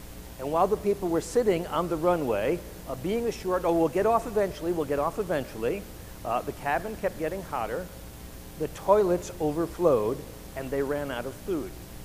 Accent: New York, United States; I can still remember growing up in New York, flamingo, golden orange juice.

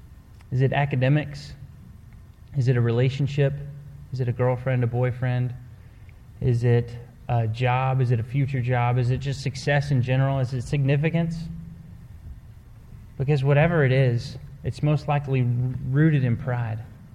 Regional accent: Dallas, Texas, United States; it's in my hometown in Dallas, and I get to play in it.

